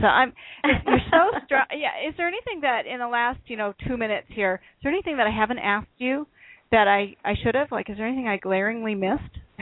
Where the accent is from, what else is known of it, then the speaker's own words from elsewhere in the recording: Iowa, United States; also born or lived in Minnesota / California; now in Maine, United States; I actually grew up in Iowa, went back to Minnesota. I was born in Minnesota, went back to Minnesota. But from Minnesota, I actually moved to California.